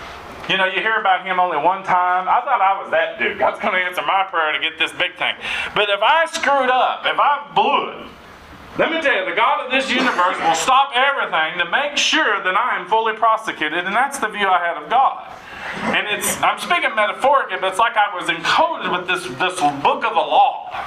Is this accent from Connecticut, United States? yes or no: no; Arkansas, United States; Now, I'm from Arkansas, so some girls chew.